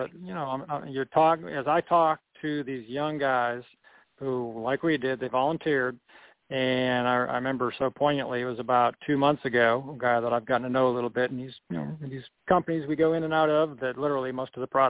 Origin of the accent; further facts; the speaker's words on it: Boston, Massachusetts, United States; now in South Carolina, United States; being born and raised in Boston, and literally the next town over from Concord, as I used to say.